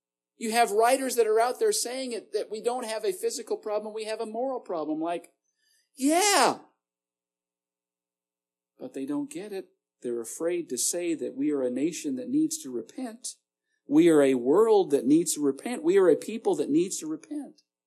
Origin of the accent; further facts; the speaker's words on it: Edmonton, Alberta, Canada; I remember growing up in Edmonton, Alberta, when my father was pastoring.